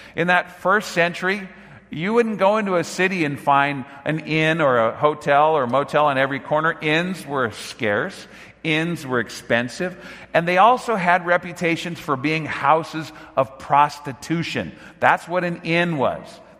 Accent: Sun Valley, California, United States; I saw my mom do it for years at 9910 Lanark Street in Sun Valley. I grew up in the San Fernando Valley.

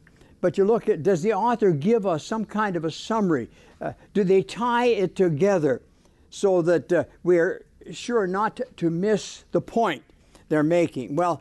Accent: Ireland; I'm Irish.

